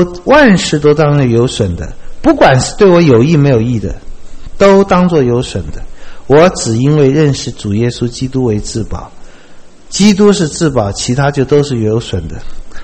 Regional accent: China; 当然我知道我们中国人答案都是两个都要

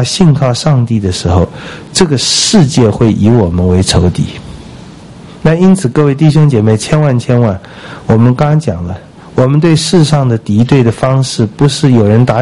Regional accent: China; 我们中国人翻译的很有意思，我们中国人也有人反对这个翻译

